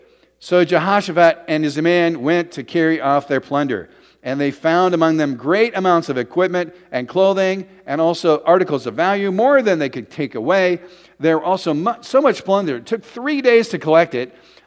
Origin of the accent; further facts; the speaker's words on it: Iowa, United States; Yeah, well, I'm from Iowa.